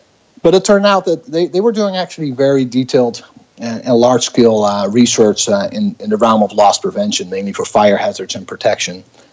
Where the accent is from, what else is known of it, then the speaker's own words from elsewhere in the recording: Netherlands; English is a second language; moved away as an adult; I was born and I grew up in the Netherlands. I lived there until about 2004.